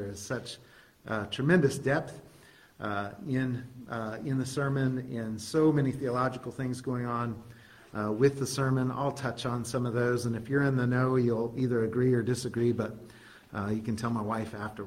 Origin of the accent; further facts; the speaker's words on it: Cheyenne, Wyoming, United States; we are from Cheyenne, Wyoming.